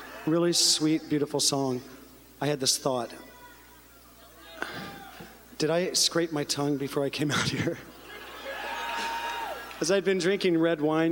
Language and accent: English; Georgia, United States; I love humidity, I'm from Georgia.